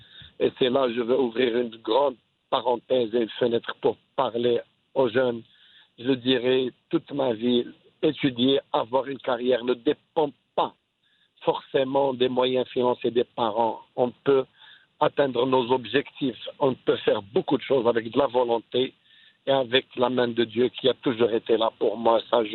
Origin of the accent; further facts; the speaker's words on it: Côte d’Ivoire; born there; je suis reparti en Côte d'Ivoire parce que c'est mon pays natal. Je suis né en Côte d'Ivoire